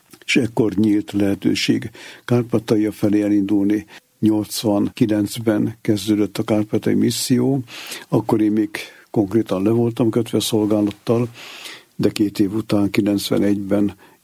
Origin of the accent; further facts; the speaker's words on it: Szécsény, Nógrád, Hungary; de aztán 5 hónap múlva Széchenybe kerültem káplánnak. Egyébként ott nőttem föl.